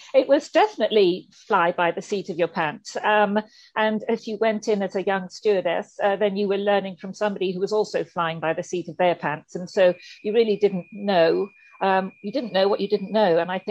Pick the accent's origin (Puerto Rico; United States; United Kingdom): United Kingdom; England; now in France; I'm English and I live in France.